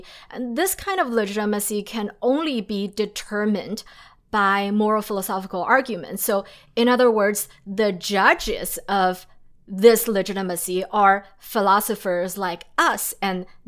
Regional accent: China; I grew up in China

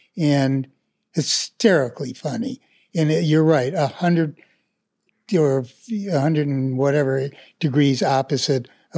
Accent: Midwest, United States; Obviously, I'd met many gay guys, but growing up in the Midwest back then, nobody had outed.

